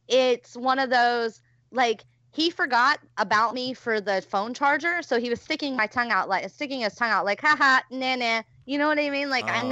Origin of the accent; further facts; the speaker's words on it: North Carolina, United States; I grew up in North Carolina.